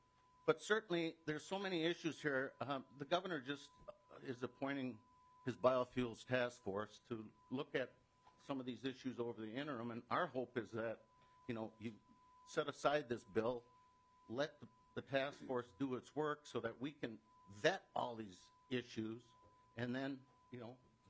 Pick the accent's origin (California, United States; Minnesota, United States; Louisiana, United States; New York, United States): Minnesota, United States; Grand Rapids; I'm from Grand Rapids originally.